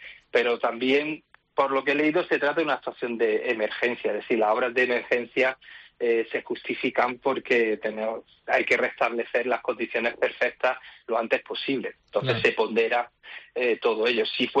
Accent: Málaga, Andalusia, Spain; como yo soy de Andalucía, en Málaga

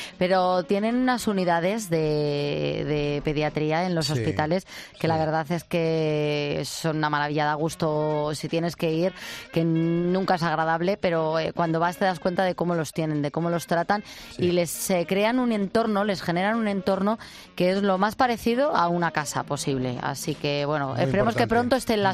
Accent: Extremadura, Spain; siendo extremeño, tierra de dehesas y de encinas, cuna del mejor cerdo ibérico

